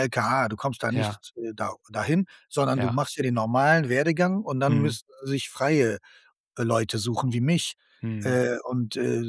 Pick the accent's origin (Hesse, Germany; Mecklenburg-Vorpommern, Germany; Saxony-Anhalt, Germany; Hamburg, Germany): Hamburg, Germany; Ich bin am Georg aufgewachsen, 10, 11 Jahre, bevor wir umgezogen sind nach Sasel